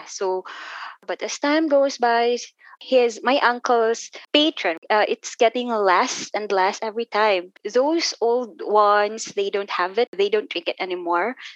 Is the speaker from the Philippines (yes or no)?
yes; Central Visayas, Philippines; it should be shaped like a chocolate heels, because we're from Bohol.